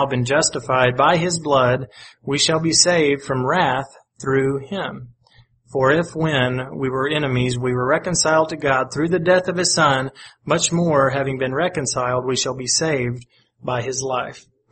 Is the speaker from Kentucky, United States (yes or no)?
yes; Paducah, Kentucky, United States; And in Kentucky, one of the elders that I grew up with in the Paducah, Kentucky congregation, he had a military past.